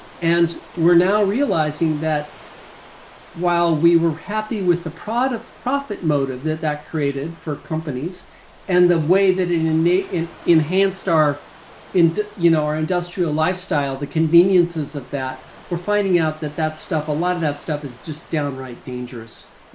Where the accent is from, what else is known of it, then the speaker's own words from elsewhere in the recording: Colorado, United States; And growing up in Colorado.